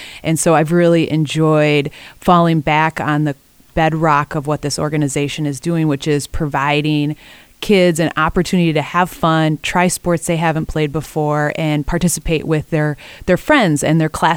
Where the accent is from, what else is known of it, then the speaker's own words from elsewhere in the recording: Wisconsin, United States; now in St. Paul, United States; So I consider myself a transplant to St. Paul. I'm originally from Wisconsin.